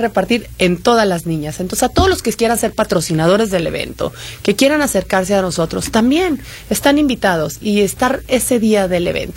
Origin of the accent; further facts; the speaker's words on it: San Luis Potosí, Mexico; also born or lived in Tamaulipas; now in Mexico City, Mexico; Yo vivo en la Ciudad de México, soy nacida en Tamaulipas, ¿no? Y soy originaria de San Luis Potosí.